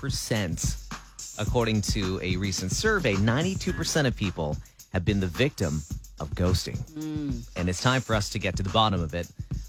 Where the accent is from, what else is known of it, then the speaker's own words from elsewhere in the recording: Canada; But maybe this is sort of a fault for us being Canadian, as polite as we are.